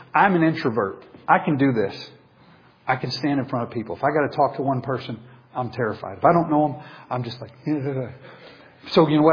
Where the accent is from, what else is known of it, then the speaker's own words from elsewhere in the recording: Papua New Guinea; I mean, I'm from New Guinea. I don't even know these people.